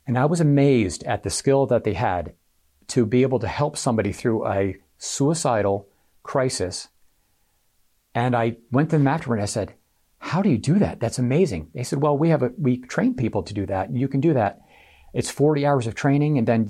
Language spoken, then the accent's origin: English; Connecticut, United States; I'm from Connecticut. I came down, I thought, to come to UMBC to play baseball and to study photography.